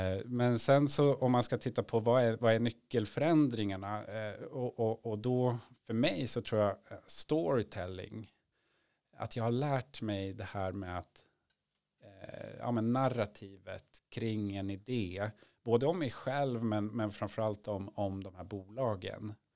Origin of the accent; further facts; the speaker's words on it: Uppsala, Uppsala County, Sweden; när jag växte upp i Uppsala